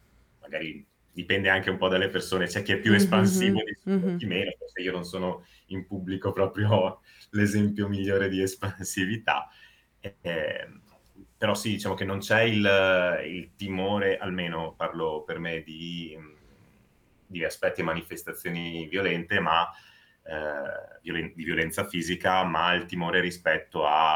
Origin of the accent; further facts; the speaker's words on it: Friuli-Venezia Giulia, Italy; Dalla provincia di Udine.